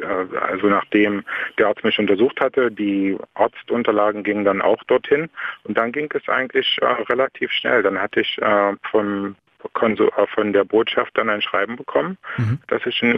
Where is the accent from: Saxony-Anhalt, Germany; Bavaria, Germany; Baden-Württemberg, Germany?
Saxony-Anhalt, Germany; Halberstadt; Eigentlich aus Halberstadt, das ist in der Nähe von, also es ist in Sachsen-Anhalt und das ist in der Nähe von Magdeburg. Vielleicht sage ich mal, wenn meine Geografie stimmt, auf halber Strecke zwischen Hannover und Magdeburg.